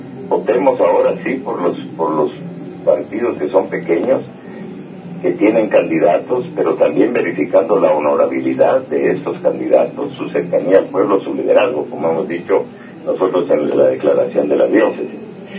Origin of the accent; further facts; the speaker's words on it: Guatemala; sino sencillamente en mi punto de vista como ciudadano guatemalteco.